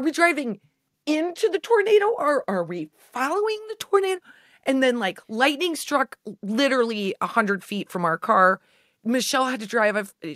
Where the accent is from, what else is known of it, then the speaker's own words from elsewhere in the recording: Nebraska, United States; And we're both from Nebraska.